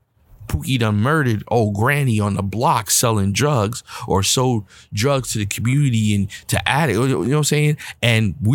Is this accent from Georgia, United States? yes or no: no; Bronx, New York, United States; I was raised in the Bronx, New York, in the projects on welfare, single mother home.